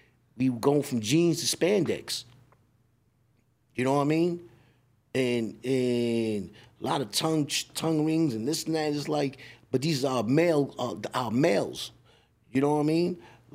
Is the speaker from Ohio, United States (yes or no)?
no; Staten Island, New York, United States; now in Melbourne, Australia; yo, damn, I'm from Stapleton Projects, but I'm in fucking Melbourne, Australia, on the other side of the world where I'm 15 hours ahead of you.